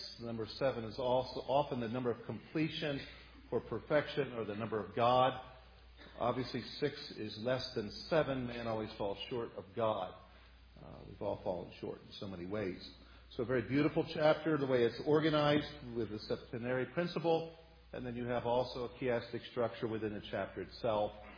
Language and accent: English; Lancaster, Pennsylvania, United States; we're from Lancashire, Pennsylvania, so we had a red bull drink all the time.